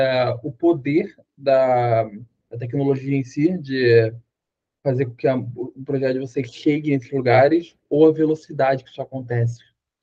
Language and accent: Portuguese; Rio de Janeiro, Brazil; Eu sou aqui do Rio